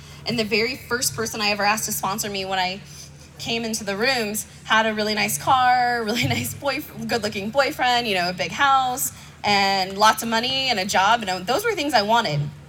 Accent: Boulder, Colorado, United States; I'm from Boulder, Colorado, and that's where I live. That's where I was raised

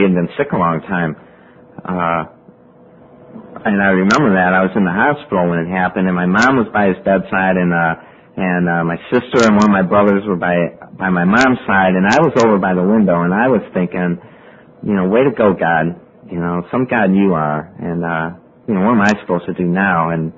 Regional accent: Cleveland, Ohio, United States; I grew up over here. I grew up down in Cleveland on East 71st Street, you know, and I got had a mom and a dad, and I have two older brothers, and I have a twin sister

